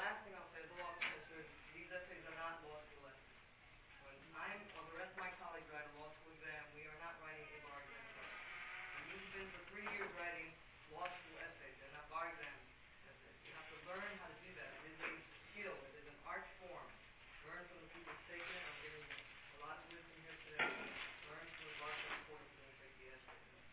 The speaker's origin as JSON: {"language": "English", "region": "New York", "country": "United States", "said": "I'm also from New York."}